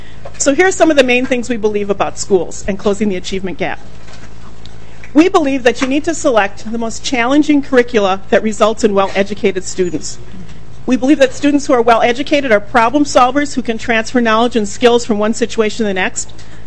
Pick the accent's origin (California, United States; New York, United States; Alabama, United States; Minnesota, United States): Minnesota, United States; Eagan; In 1967, I was 10 years old. I grew up in Eagan, Minnesota, lived my whole life there.